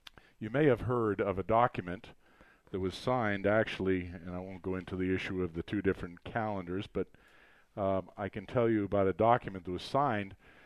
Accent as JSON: {"language": "English", "region": "New England", "country": "United States", "tie": "born or raised there", "said": "if you think I talk as fast as a New Yorker, I'm not a New Yorker. I'm a native New Englander, a Mayflower descendant."}